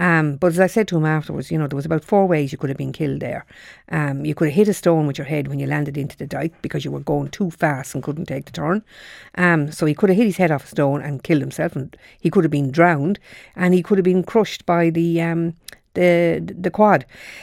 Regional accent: County Wicklow, Ireland; now in Shanagolden, Ireland; I moved from Wicklow to Shanagolden, you know, 31 years ago, and I never heard the cuckoo in Wicklow, where I come from.

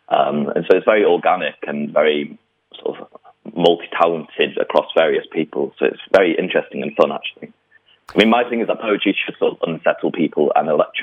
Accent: Manchester, North West England, United Kingdom; I grew up in Manchester or around Manchester

